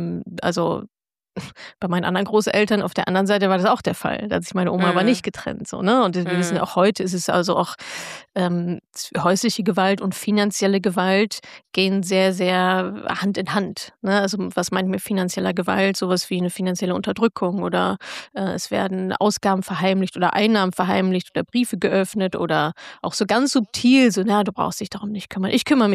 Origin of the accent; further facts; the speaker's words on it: Dortmund, North Rhine-Westphalia, Germany; Ich komme aus Dortmund.